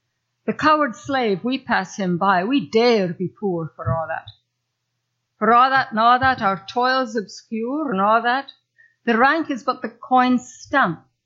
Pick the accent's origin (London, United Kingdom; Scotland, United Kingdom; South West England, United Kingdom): Scotland, United Kingdom; it's easy for me as a Scot